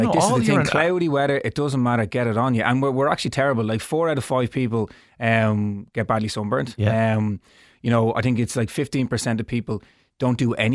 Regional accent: Ireland; You know, as Irish people, we tend to, when we go abroad and we go on holidays, we put it on

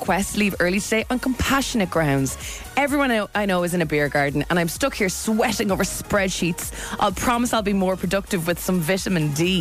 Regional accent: Ireland; So naturally, as an Irish person, I panic.

